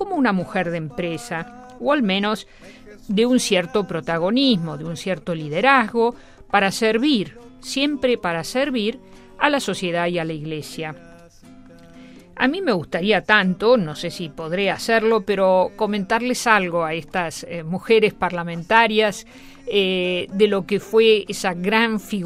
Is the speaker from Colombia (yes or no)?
no; Argentina; desde el punto de vista de la mujer argentina, como argentina